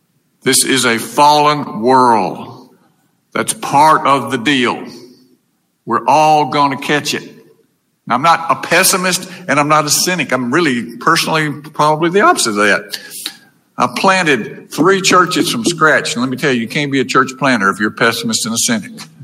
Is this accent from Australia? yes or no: no; Brandon, Mississippi, United States; when I was a teenager growing up in Brandon.